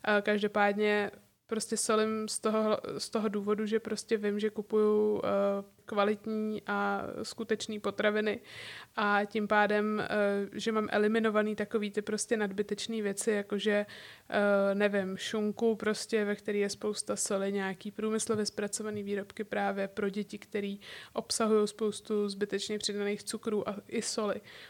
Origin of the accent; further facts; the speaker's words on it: Prague, Czechia; že jsem teda z Prahy a tím pádem se tady dá všechno objednat online